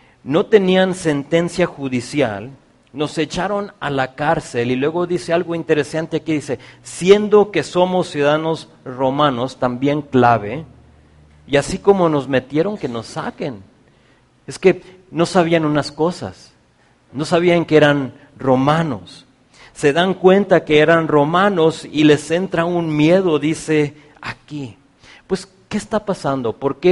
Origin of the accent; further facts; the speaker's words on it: Mexico; soy romano de nacimiento, ¿sí? Entonces, de una razón, ejemplo, mis hijos, yo soy mexicano, tengo doble ciudadanía, soy mexicano, mis hijos nacieron en Estados Unidos